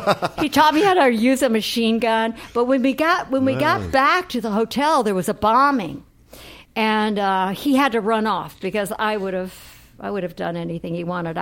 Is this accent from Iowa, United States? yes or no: yes; Sioux City, Iowa, United States; born there; I was born in Sioux City, Iowa, and I was born to really, really poor people.